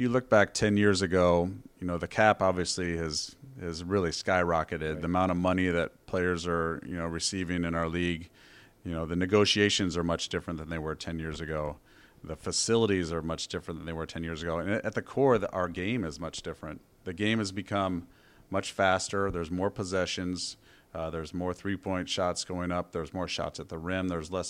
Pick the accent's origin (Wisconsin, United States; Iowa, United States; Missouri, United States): Iowa, United States; Des Moines; I'm Midwest guy, you know, probably no different than you. You grew up in Carmel. I grew up in Des Moines.